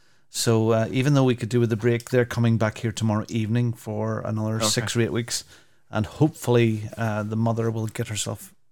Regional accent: Cork, Munster, Ireland; How's it going, boy? I'm from Cork. How you doing?

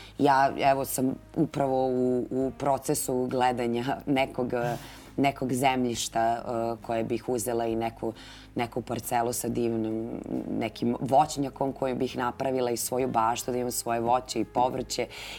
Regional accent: Stanišić, Vojvodina, Serbia; Ja sam inače sa sela, ja sam iz Stanišića, negde u svoje trećoj, četvrtoj godini sam se preselila u grad.

